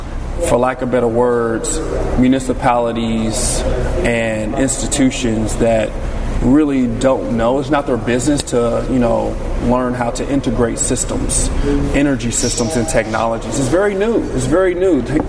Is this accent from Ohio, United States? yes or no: yes; Dayton, Ohio, United States; now in Pittsburgh, United States; I'm from Dayton, Ohio.